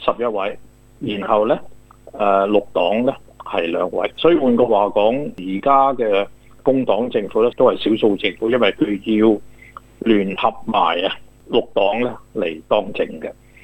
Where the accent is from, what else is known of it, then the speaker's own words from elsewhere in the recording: Guangzhou, Guangdong, China; now in Canberra, Australia; 呢就好似我哋廣州人打麻將